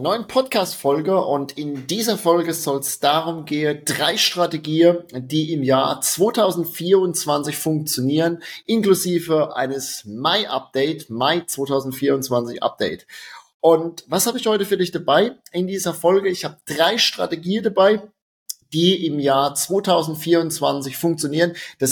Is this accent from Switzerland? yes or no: no; Rhineland-Palatinate, Germany; accent: Palatine; Wie du unschwer in meinem Dialekt hörst, bin ich Pfälzer und das ist auch gut so.